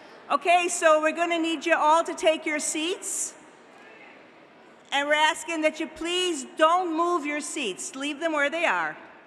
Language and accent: English; Ireland; I'm an addict from Ireland